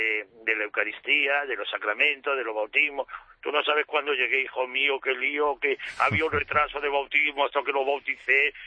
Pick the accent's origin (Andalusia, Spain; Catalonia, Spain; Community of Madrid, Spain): Community of Madrid, Spain; Madrid; born there; yo vivo aquí en Madrid, nací en Madrid, me ordené en Madrid y de Madrid al cielo